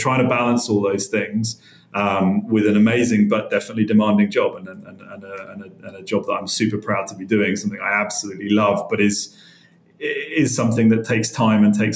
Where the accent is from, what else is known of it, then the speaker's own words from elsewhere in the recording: Reading, South East England, United Kingdom; I'm in my late 30s, so I grew up just outside London, so basically in a small town called Reading, which will mean a lot to British people and not a lot to others. It's not a town that's well known for being that exciting